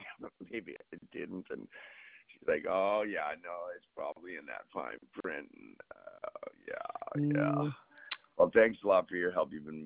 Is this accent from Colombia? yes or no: no; Canada; now in United States; I'm actually born and raised in Canada, and where I came from, there just was no hatred or bigotism.